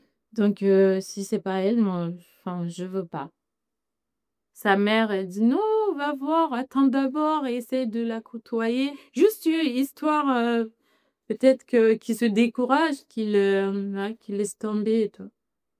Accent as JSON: {"language": "French", "region": "Conakry", "country": "Guinea", "tie": "born or raised there", "said": "Pourtant, je suis née, j'ai grandi à Conakry."}